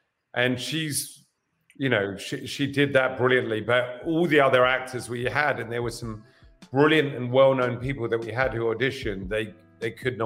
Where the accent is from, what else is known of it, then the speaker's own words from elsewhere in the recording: England, United Kingdom; And obviously, being English, I didn't want that to happen.